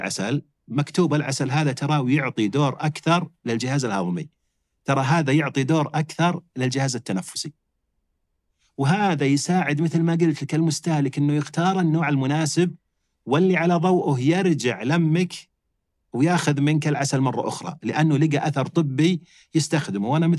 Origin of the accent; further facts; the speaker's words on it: Saudi Arabia; حنا بلد صحراوي، بعض الناس ينكر أصلاً عندنا أعسال. عندنا بالمملكة العربية السعودية أي شهر تجي تبي عسل ينتج الحين